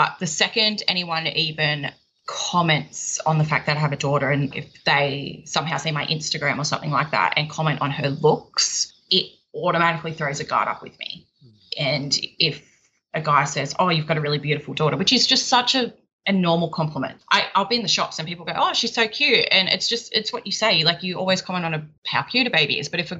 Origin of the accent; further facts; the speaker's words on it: Sydney, New South Wales, Australia; I'm from Sydney in Australia. Well, I'm about an hour out of Sydney. I'm a single mum.